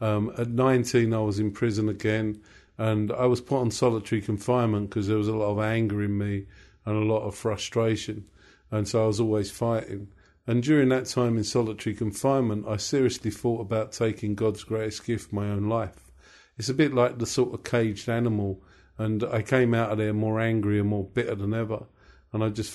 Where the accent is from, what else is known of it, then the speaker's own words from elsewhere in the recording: Walthamstow, London, United Kingdom; born there; I was born in Walthamstow in the East End of London, and I was baptised a Catholic, but I was never brought up as a Catholic.